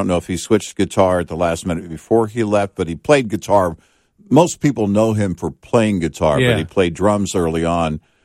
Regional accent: Southern US, United States; It had growing up in the South, it had a feel like a hot summer day.

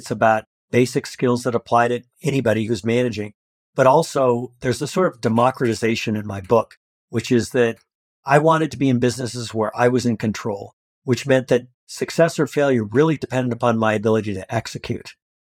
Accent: Colorado, United States; I grew up in a really rural part of Colorado. The closest town to me had a population of 350

